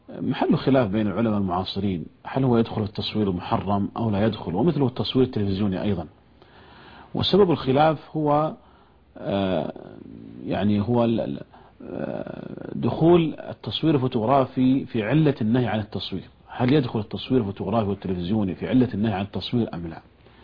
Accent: Saudi Arabia; عندنا في المملكة العربية السعودية

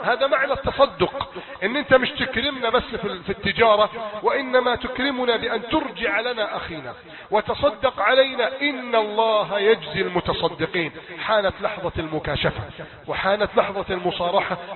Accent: Egypt; وأن بلادنا مصر سيجمع الله شملها

